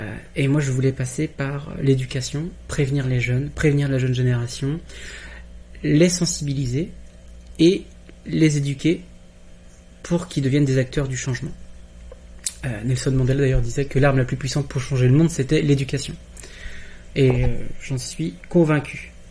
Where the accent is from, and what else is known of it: Saint-Malo, Brittany, France; born there